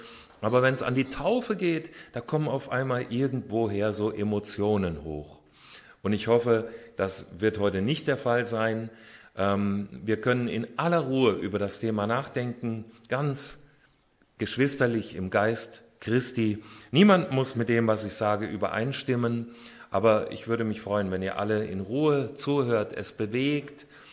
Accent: Hesse, Germany; Ich komme aus Hessen, aus der Nähe von Kassel. Da bin ich geboren und aufgewachsen.

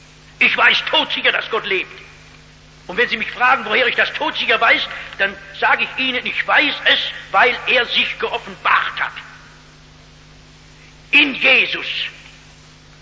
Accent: North Rhine-Westphalia, Germany; verzeihen Sie, dass ich so rede, ich komme aus dem Ruhrgebiet, da redet man nicht so vornehm wie in Kassel.

